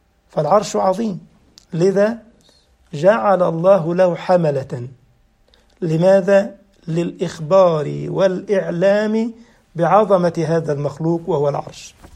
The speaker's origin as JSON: {"language": "Arabic", "country": "Egypt", "said": "إحنا عندنا في مصر حاجة اسمها البلاص."}